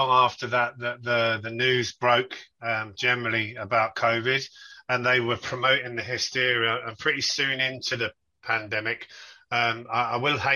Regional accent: Milton Keynes, South East England, United Kingdom; I'm from Milton Keynes in the UK, and I run my own funeral home.

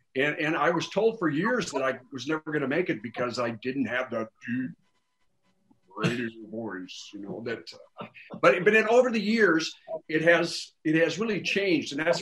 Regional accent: Minnesota, United States; I grew up in Minnesota. I was a small town kid from southeastern Minnesota. Both grandparents on both sides were dairy farmers, town of 750 people.

